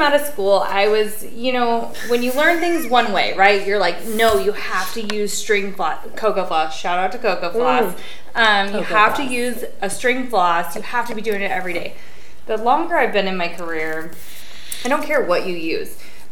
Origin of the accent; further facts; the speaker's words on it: Pacific Northwest, United States; Suck it up, Buttercup. We're from the Northwest.